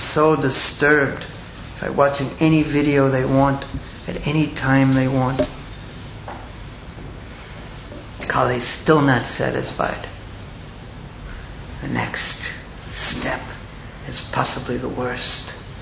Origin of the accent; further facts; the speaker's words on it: Australia; when I was growing up in Australia, even how many, like 15, 20 years ago